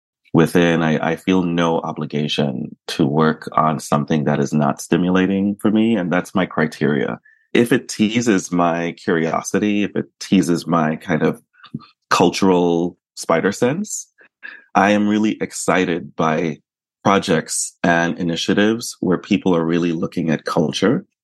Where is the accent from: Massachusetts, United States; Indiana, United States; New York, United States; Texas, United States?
New York, United States; I went to St. John's University in Queens in New York. I grew up in New York.